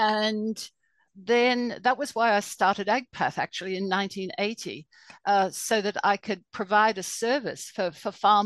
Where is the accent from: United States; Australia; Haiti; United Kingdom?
Australia; Queensland; Well, I grew up on the Atherton Tablelands in far north Queensland.